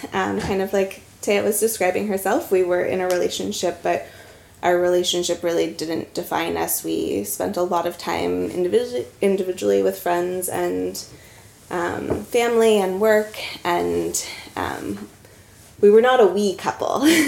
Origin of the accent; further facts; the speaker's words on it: United States; moved away as an adult; now in Norway; I am from the United States. Slightly unfortunate at the moment.